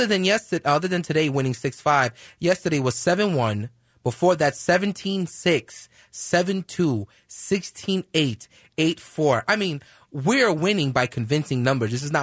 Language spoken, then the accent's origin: English; New York City, New York, United States; growing up in New York, you have a lot of people that aren't from New York.